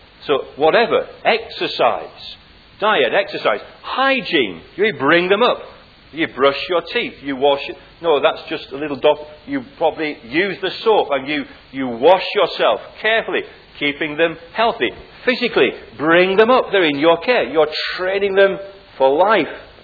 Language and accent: English; England, United Kingdom; as an Englishman, I'm sure you as Welsh people were really behind the English team.